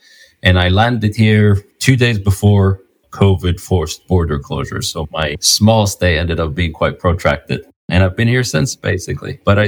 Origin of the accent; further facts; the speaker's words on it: Tripoli, Tripoli District, Libya; now in Canada; Okay, well, I don't know if I left Libya per se, as I'm still following you up pretty closely.